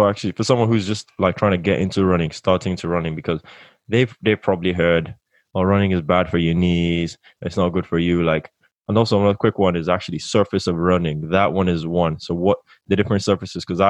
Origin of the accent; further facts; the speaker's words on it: Nigeria; Because when I grew up in Nigeria, most of the time you're either running in a field